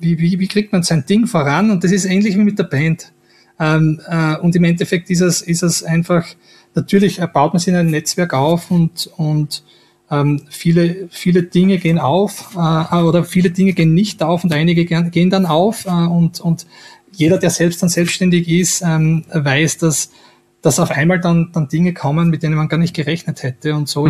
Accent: Styria, Austria; in dem Bereich, wo ich her bin, in der Steiermark

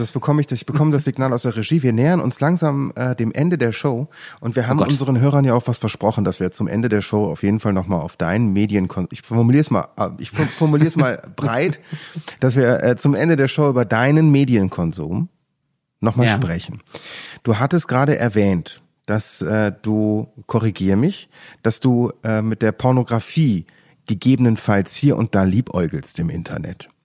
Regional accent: Leverkusen, North Rhine-Westphalia, Germany; Ja, ich komme aus Leverkusen-Opladen.

